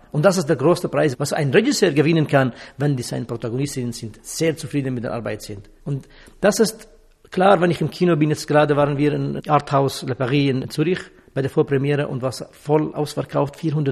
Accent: Syria; first language Kurdish; German is a second language; moved away; also born or lived in Czechoslovakia; In Syrien, meine Muttersprache ist Kurdisch, dann musste ich Arabisch lernen in der Schule, weil kurdische Sprache verboten war in Syrien oder ist immer noch verboten. Dann habe ich Englisch gelernt und als ich nach Tschechoslowakei gegangen, dann musste ich Matura in Tschechoslowakisch machen

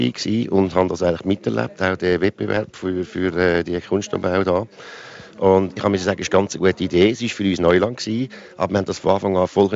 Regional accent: Trogen, Appenzell Ausserrhoden, Switzerland; also born or lived in another canton; die sprachbildende oder die dialektbildende Zeit, die habe ich nicht im Ausland, aber in einem anderen Kanton verbracht, aber die ersten 12 Lebensjahre habe ich in Trogen verbracht.

